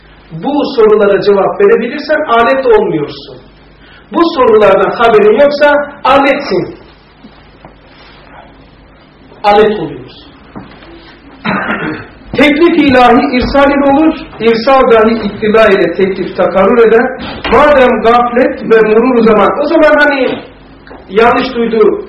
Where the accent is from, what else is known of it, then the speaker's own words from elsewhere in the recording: Black Sea Region, Turkey; ben Karadenizliyim